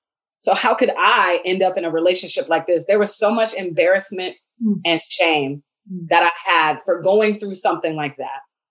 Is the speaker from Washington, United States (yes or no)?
yes; Seattle, Washington, United States; Again, I told you I was from Seattle. Right. I was in Atlanta at that time.